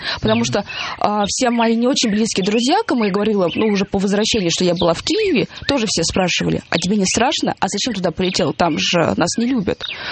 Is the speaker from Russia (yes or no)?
yes; Russia; сказала нечаянно, что я из России.